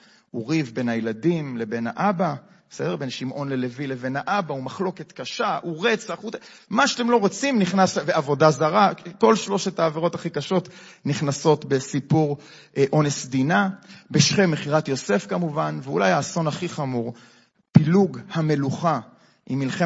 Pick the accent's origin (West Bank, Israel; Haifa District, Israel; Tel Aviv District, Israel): West Bank, Israel; Peduel; אני שומרוני, נולדתי בשומרון, בפדואל, בסדר? מהשומרון, וככה מאוד אוהב אותו